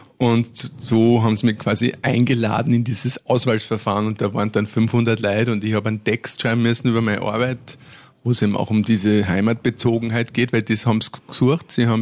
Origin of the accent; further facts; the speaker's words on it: Salzburg, Austria; ich bin in der ganzen Welt genauso daheim wie in Pinzgau und ich habe in Pinzgau tolle Freunde und meine Familie